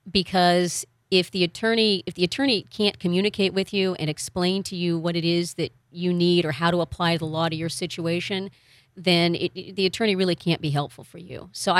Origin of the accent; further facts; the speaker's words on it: Oakdale, California, United States; now in Sacramento, United States; I grew up in Oakdale.